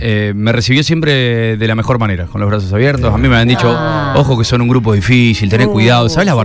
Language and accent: Spanish; Funes, Santa Fe, Argentina; Yo soy de Funes, ustedes lo saben